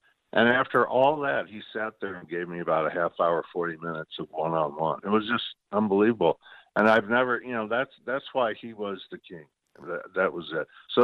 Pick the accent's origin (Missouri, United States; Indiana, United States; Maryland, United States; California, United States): Missouri, United States; St. Louis; from St. Louis.